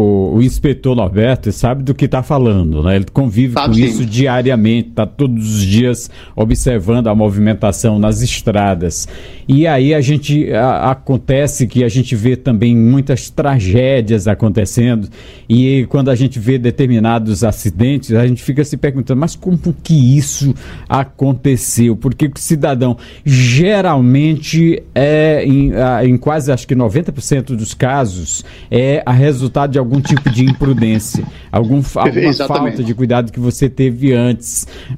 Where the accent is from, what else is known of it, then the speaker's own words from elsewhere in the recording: Maranhão, Brazil; Eu lembro que lá na minha região, ali no Médio Sertão Maranhense, quando as estradas eram ruins, tinha menos acidente de quando as estradas ficaram boas.